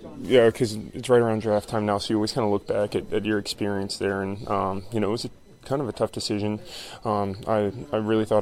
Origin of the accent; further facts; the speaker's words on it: Florida, United States; So I kind of – even though I grew up in Florida, I always kind of swayed toward D.C. sports.